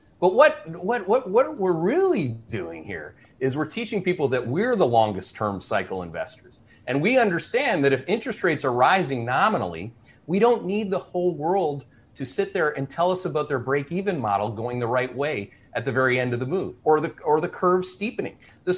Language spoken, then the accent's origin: English; Canada; accent: Canadian; Are you noticing what I'm calling out before I call it out in my Canadian accent?